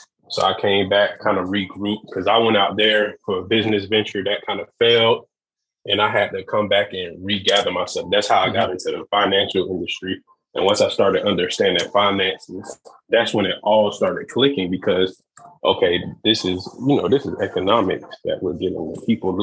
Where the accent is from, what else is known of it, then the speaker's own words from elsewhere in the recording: Eatonville, Florida, United States; So growing up in Eatonville, we were all a family.